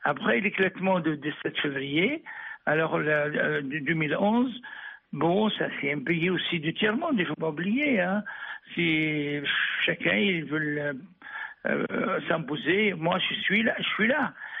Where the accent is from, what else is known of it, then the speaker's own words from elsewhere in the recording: Benghazi, Libya; Le côté de l'Est de la Libye, moi je suis à Albeida. Vous m'avez téléphoné, je suis à Albeida actuellement. Mais je suis de Benghazi.